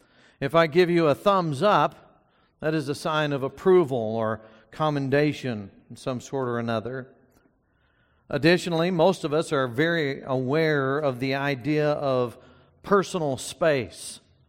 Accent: Texas, United States; also born or lived in Louisiana; I am from the South. I was born in Louisiana and raised in North Texas.

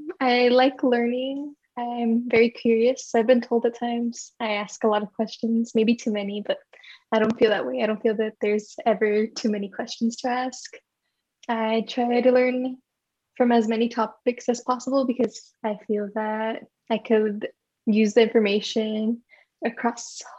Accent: El Paso, Texas, United States; I am from El Paso and I plan on staying here for a very long time.

